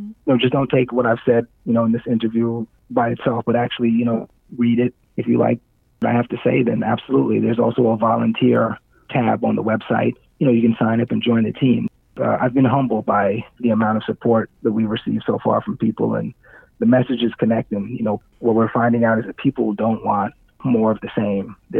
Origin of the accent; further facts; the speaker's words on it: New York City, New York, United States; I was born originally in the Clinton Hill area of the district. I lived there for a few years, and then we moved to Crown Heights, and that's where I still live today.